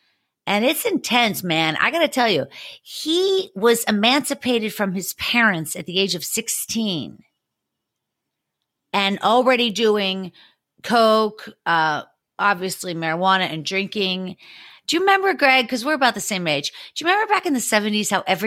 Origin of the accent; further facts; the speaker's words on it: Pittsburgh, Pennsylvania, United States; I'm from Pittsburgh, right.